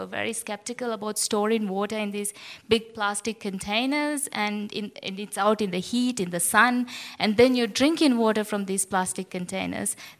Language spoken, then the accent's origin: English; Maldives; I'm from the Maldives.